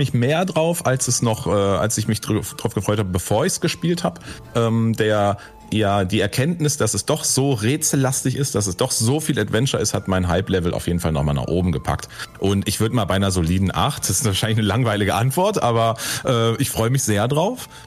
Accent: Germany; Also ist vielleicht für uns als Deutsche nochmal natürlich spannender als für Leute, die kein Deutsch sprechen.

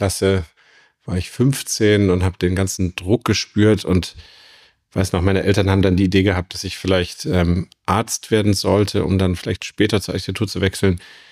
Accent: Jena, Thuringia, Germany; Ich bin aber in der DDR aufgewachsen, in Jena.

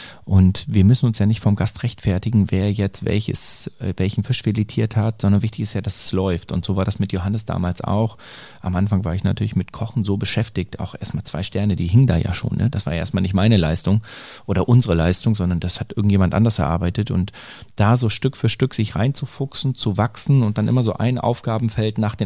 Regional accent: Lower Saxony, Germany; now in Sylt, Germany; Ich hätte von meinem Alter noch hier geboren werden können, aber weil es mittlerweile gar keine Geburtenklinik mehr hier gibt. Aber ich komme aus Niedersachsen.

